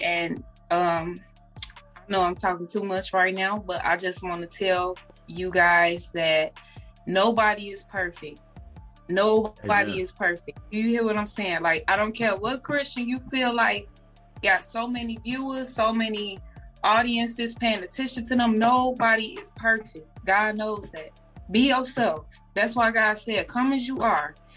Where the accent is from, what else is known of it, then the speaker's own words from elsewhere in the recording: Chicago, Illinois, United States; I'm from Chicago. I was born and pretty much raised, transferring from like the South Side to the West Side of Chicago. West Side raised me.